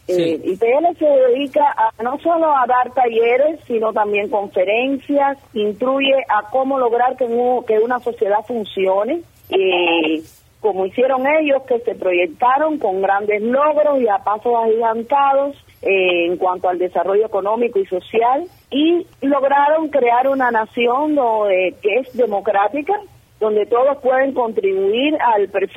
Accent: Cuba; moved away; me decían, ay, qué acento más bonito, ¿de dónde es usted, señorita? Yo le decía, de Cuba.

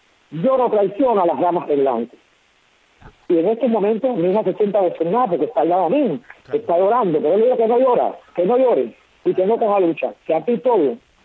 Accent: Cuba; como ciudadana cubana de aquí, de este país, porque vivo aquí y nací aquí y me he criado aquí

